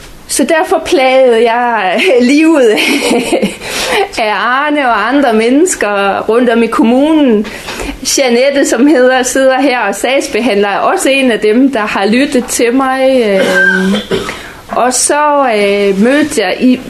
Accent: Frederikshavn, North Denmark Region, Denmark; moved away as an adult; selvom jeg er født dansker og boede her i Frederikshavn indtil jeg var 20 år. Men jeg kom tilbage til Danmark efter 20 år i udlandet

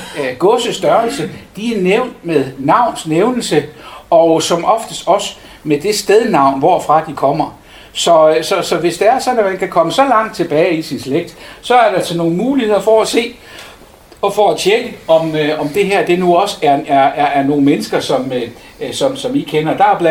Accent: North Denmark Region, Denmark; jeg er fra Nørrejylland, specielt fra Vendsyssel

